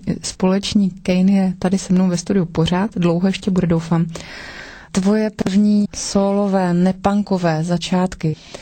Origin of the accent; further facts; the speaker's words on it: Plzeň, Plzeň Region, Czechia; Já jsem taky Plzeňák.